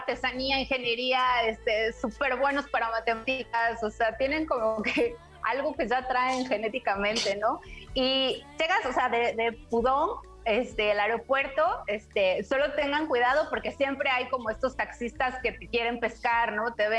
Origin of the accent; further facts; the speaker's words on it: Mexico; como mexicano, hasta donde yo me quedé